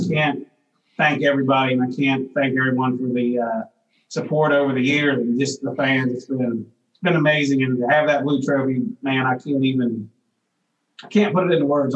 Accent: United States; style of fishing that I grew up doing on the Ohio River

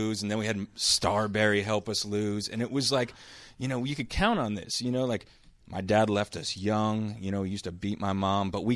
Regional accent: Sayreville, New Jersey, United States; You want me to tell you about … ? He's from my hometown.

